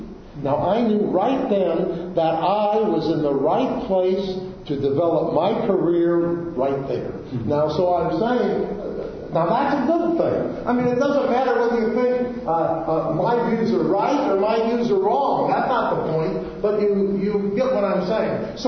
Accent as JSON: {"language": "English", "town": "Ames", "region": "Iowa", "country": "United States", "tie": "born or raised there", "said": "I grew up in Ames, Iowa."}